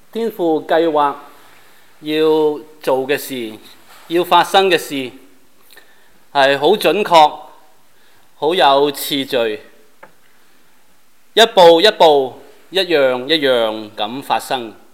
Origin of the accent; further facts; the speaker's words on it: Guangdong, China; 数一数我们广东人有几多主要的节日呢？